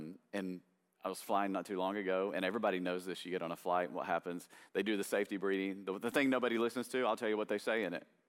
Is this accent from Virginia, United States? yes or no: no; Tennessee, United States; So whenever I was a little kid, we grew up in East Tennessee.